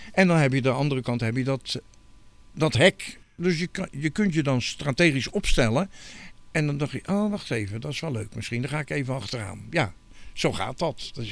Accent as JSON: {"language": "Dutch", "town": "Rotterdam", "region": "South Holland", "country": "Netherlands", "tie": "born there", "said": "ze noemen me ook wel een duizendpoot. Ik ben geboren in Rotterdam-Zuid."}